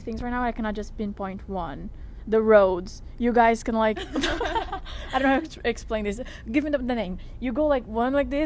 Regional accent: Brazil; moved away; So I came from Brazil to Panama, then to Panama, from Panama to Chicago

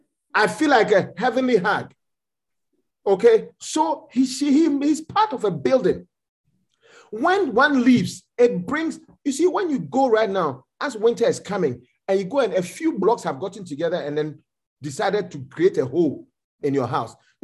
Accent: Ghana; also born or lived in New York; now in Memphis, United States; when I came from Ghana, I carried the name Lighthouse UD QFC to New York and I flourished.

